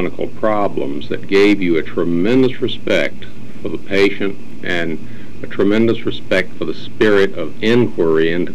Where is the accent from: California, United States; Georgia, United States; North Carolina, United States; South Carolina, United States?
South Carolina, United States; born there; accent: southern; I was born in South Carolina.